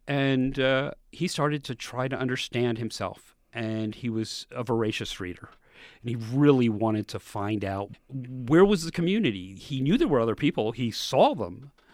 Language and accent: English; Pennsylvania, United States; I was raised outside of Philadelphia